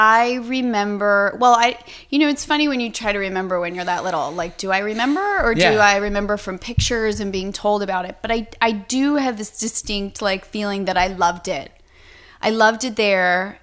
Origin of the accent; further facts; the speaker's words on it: Mount Kisco, New York, United States; born there; I was born in New York, in upstate New York, in Mount Kisco.